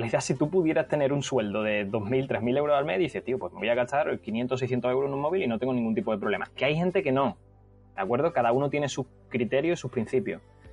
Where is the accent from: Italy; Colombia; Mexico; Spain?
Spain; Dos Hermanas, Andalusia; nosotros que somos de Sevilla, te voy a poner un ejemplo. En mi pueblo, yo soy de Dos Hermanas